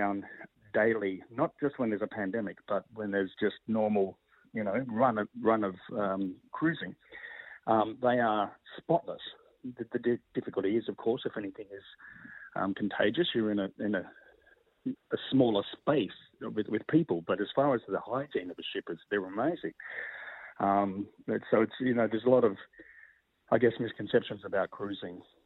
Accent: Melbourne, Victoria, Australia; I'm in Sydney. I'm from Melbourne

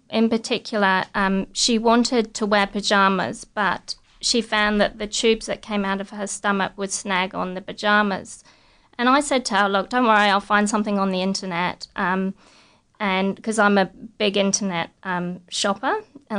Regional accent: London, United Kingdom; also born or lived in New Zealand; now in Brisbane, Australia; I grew up in London and lived in New Zealand for a while. And my family's back in London

